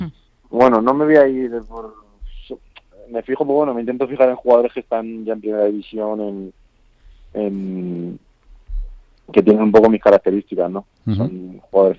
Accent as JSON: {"language": "Spanish", "town": "Madrid", "region": "Community of Madrid", "country": "Spain", "said": "yo soy de aquí de Madrid"}